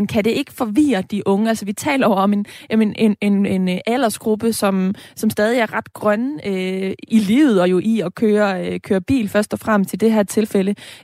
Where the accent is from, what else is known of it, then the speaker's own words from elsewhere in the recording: Central Denmark Region, Denmark; Ja, fordi jeg er vokset op tæt på Aarhus, hvor jeg står lige nu.